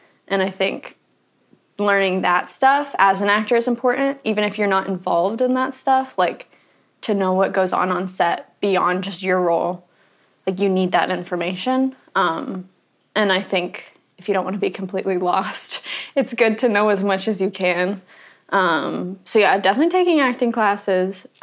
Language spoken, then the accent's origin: English; Atlanta, Georgia, United States; I'm from Atlanta. I'm an actor.